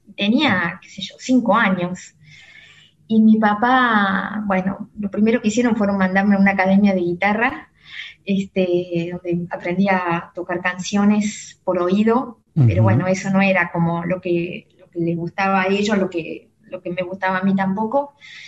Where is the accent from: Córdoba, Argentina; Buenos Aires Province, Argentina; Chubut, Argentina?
Córdoba, Argentina; now in Buenos Aires, Argentina; yo soy cordobesa. Me vine por primera vez a Buenos Aires con una beca del Fondo Nacional de las Artes